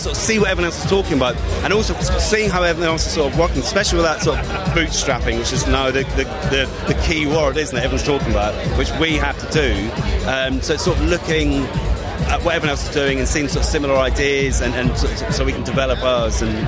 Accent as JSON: {"language": "English", "region": "London", "country": "United Kingdom", "said": "I'm from London."}